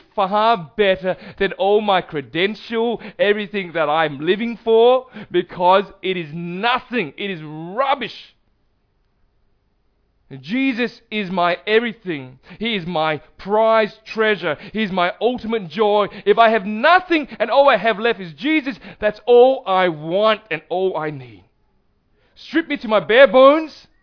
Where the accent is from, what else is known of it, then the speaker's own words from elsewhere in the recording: Perth, Western Australia, Australia; Now he asks where am I in Australia? I'm from Perth.